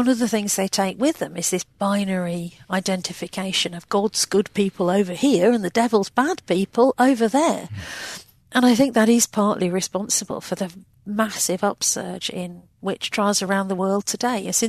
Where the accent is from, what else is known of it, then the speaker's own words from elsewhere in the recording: United Kingdom; You know, as a British person, I didn't really come across this.